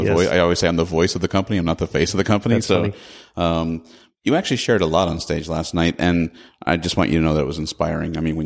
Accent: Detroit, Michigan, United States; He actually went through Detroit, and I'm from Detroit area.

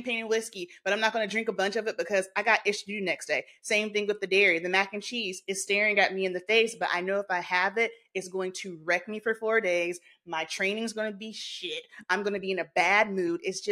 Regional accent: the South, United States; I grew up in the South.

